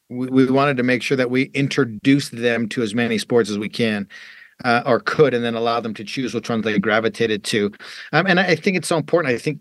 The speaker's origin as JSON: {"language": "English", "country": "Canada", "tie": "born or raised there", "said": "It was like I grew up in Canada"}